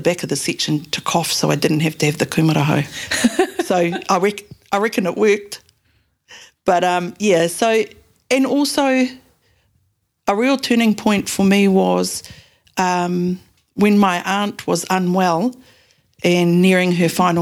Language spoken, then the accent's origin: English; Tokoroa, Waikato, New Zealand; also born or lived in Manawatū, New Zealand / Tamaki, New Zealand; So I was born in Tokoroa and lived with my maternal aunt. I was whangai to my maternal aunt when I was from birth and lived there for a while, then moved to the Manawatū with my birth family